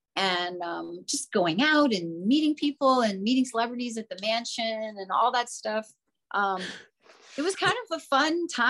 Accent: Florida, United States; now in Los Angeles, United States; I grew up in Florida, born and raised. So it's very different for me.

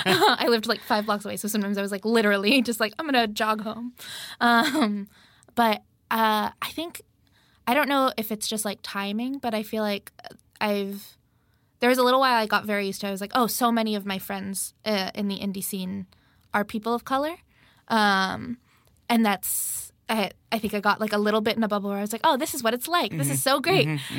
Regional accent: California, United States; like the community I'm from, like I'm from California, from like a town that's like very like agricultural and like there's like a lot of farm labor.

